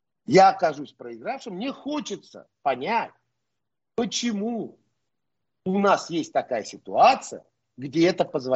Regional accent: Moscow, Russia; ну, я москвич, но в Армении отдыхал очень много в год, каждый год, по 4 месяца.

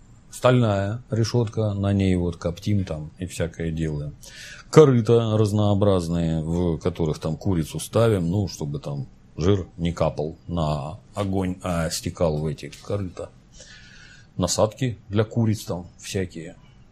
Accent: Ukraine; Я родился на Украине, там же в школу пошел. Украинский язык принудительно начинали изучать со второго класса.

